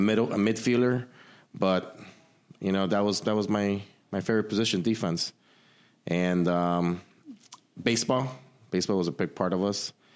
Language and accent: English; Chicago, Illinois, United States; Well, I grew up in the Wicker Park area.